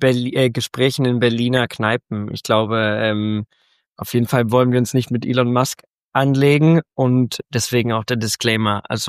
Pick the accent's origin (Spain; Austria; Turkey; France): Spain; also born or lived in Germany; ich komme ursprünglich aus Spanien, bin aber teilweise in Deutschland aufgewachsen, weil meine Eltern im Auswärtigen Amt tätig waren.